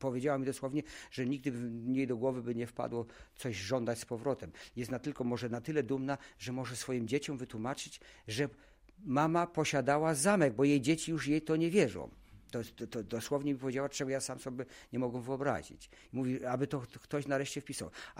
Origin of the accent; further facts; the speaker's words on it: Germany; Polish is a second language; A jako Niemiec, ja z moimi znajomymi w Polsce ciągle rozmawiam.